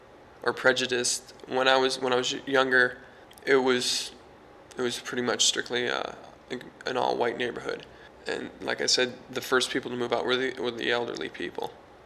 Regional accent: Detroit, Michigan, United States; I was born in Detroit, Michigan. I've lived there all my life. It's in the city, not downtown, but I've lived there for 22 years.

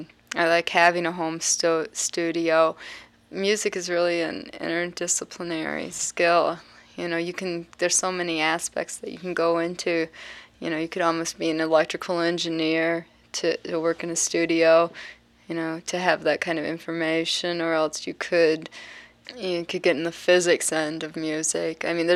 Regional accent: Johnstown, Pennsylvania, United States; I'm from Johnstown, Pennsylvania, a suburb of Pittsburgh.

